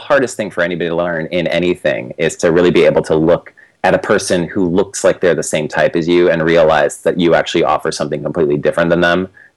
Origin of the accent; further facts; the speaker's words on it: California, United States; because I'm from California, they do a lot.